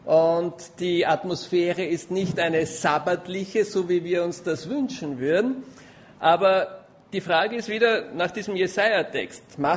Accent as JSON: {"language": "German", "country": "Austria", "said": "Ich kenne das da bei uns in Österreich eigentlich nicht so."}